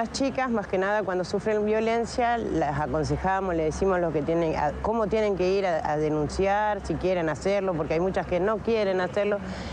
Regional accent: Garín, Buenos Aires Province, Argentina; soy de Garín, Partido Escobar, soy referente de Zona Norte

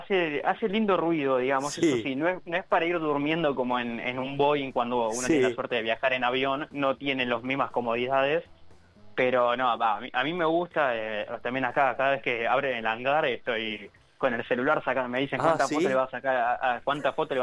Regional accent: La Plata, Buenos Aires Province, Argentina; Soy platense, sí, toda la vida ahí. Bueno, estudié en la UNLP, estoy dando clases ahí, así que sí, de toda la vida.

